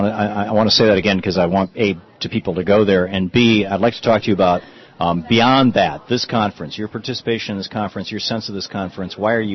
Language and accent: English; Lansing, Michigan, United States; I grew up in Lansing, Michigan, a blue-collar working-class town.